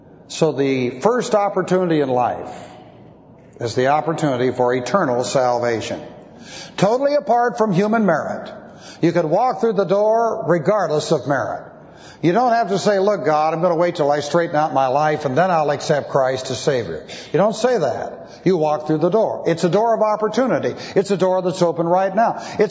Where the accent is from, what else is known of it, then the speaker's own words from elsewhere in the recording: Beverly Hills, California, United States; I grew up in Beverly Hills, and in Beverly Hills was the Los Angeles Country Club.